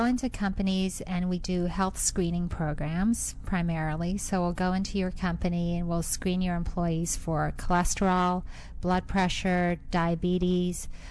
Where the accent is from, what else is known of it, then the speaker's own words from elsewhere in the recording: London, United Kingdom; born there; I was born in London. My mother is Nigerian. My father was Scottish.